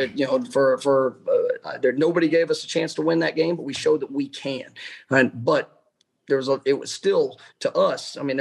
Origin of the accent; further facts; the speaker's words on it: Dallas, Texas, United States; I grew up in Dallas, Texas. When I was 12 years old, the very first piece of college memorabilia I ever owned was a 1993 national championship license plate